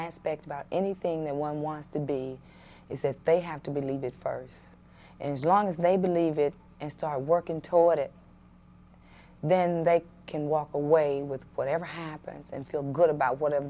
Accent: Clarksville, Tennessee, United States; I grew up in Clarksville, Tennessee. It's a very small southern town, about 45 miles north of Nashville, Tennessee. Had a wonderful childhood there.

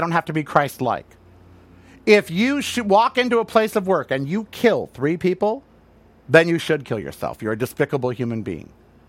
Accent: United States; I'd like to have fun as an American.

